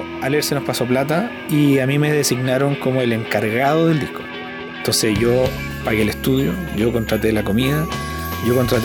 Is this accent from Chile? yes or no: yes; La Cisterna, Santiago Metropolitan Region, Chile; also born or lived in San Miguel; Y yo soy de Gran Avenida, de La Cisterna y de San Miguel. Viví una parte de mi niñez en La Cisterna y otra en Gran Avenida.